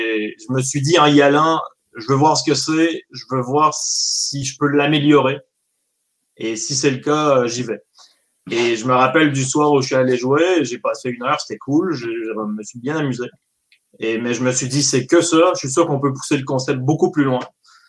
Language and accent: French; Quebec, Canada; je me sentais un peu mal en tant que Québécois de mettre un nom anglais. Je l'ai fait valider par mes plus proches amis au Québec avant.